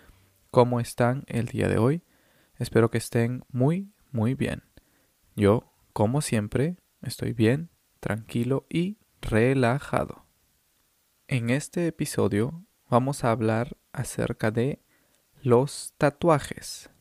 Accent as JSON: {"language": "Spanish", "region": "Lima", "country": "Peru", "tie": "born there", "said": "yo nací en Lima y mi familia no pertenece a ninguna cultura que tenga tatuajes."}